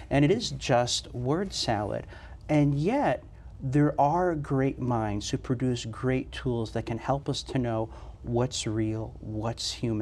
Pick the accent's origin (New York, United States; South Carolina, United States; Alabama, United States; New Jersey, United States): New Jersey, United States; New Jersey.